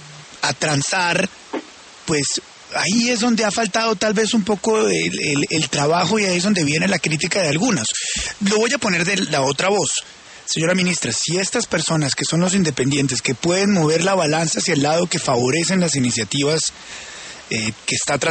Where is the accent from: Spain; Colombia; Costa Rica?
Colombia